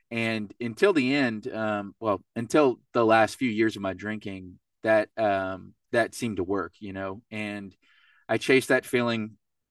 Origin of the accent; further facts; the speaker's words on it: Hutto, Texas, United States; I'm hailing from Hutto, Texas. I don't fault you for not being able to pronounce it because nobody can. It's a suburb outside of Austin, Texas.